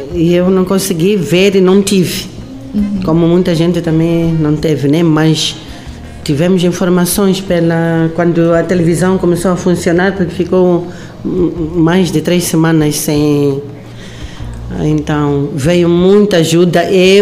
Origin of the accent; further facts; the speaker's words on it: Buzi, Sofala, Mozambique; Só soubemos que na área do Buzi, que é a minha terra natal, que fica a mais ou menos a 70 quilômetros da minha fazenda